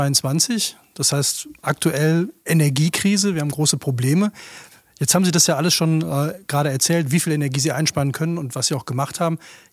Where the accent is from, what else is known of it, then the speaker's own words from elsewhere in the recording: Cologne, North Rhine-Westphalia, Germany; born there; als gebürtiger Kölner